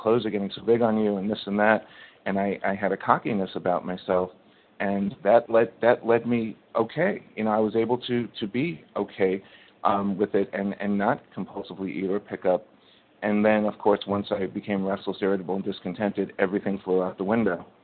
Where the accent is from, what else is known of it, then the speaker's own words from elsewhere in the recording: New York City, New York, United States; I'm from New York City